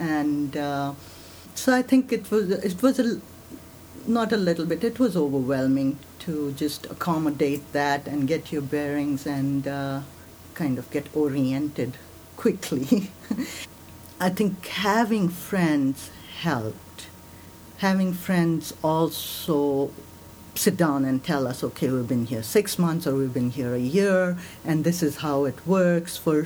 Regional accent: Srinagar, Jammu and Kashmir, India; I was born in Srinagar, grew up there, to physician parents, and went into medicine when the time came and did my med school there.

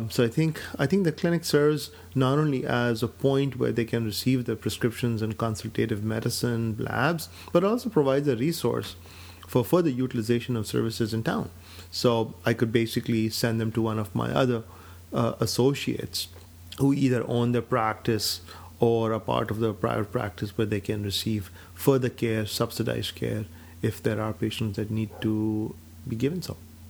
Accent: Karachi, Sindh, Pakistan; moved away as an adult; now in United States; And I grew up in Pakistan. I was born in Karachi, Pakistan.

